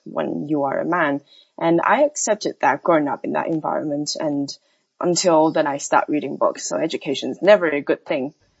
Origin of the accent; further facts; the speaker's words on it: China; I grew up in China and it was a subject that I never thought of growing up